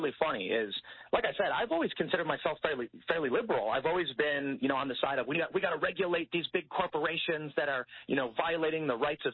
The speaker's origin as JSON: {"language": "English", "town": "Chicago", "region": "Illinois", "country": "United States", "said": "Because I'm from Chicago."}